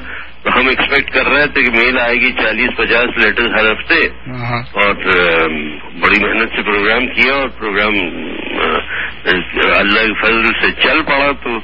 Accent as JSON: {"language": "Urdu", "country": "India", "first_language": "Gujarati", "second_language": "Urdu", "said": "میں گجراتی میں پلا بڑھا ہوں, انگریزی میں پلا بڑھا ہوں, تو یہ ہندی اردو, تو بس کنارے کنارے پر میں رہا ہوں ان دو مہاساگروں کے."}